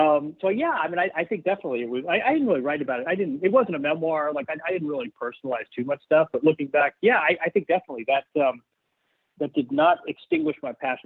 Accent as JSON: {"language": "English", "town": "Bloomington", "region": "Indiana", "country": "United States", "tie": "born or raised there", "said": "So I grew up in Bloomington, Indiana."}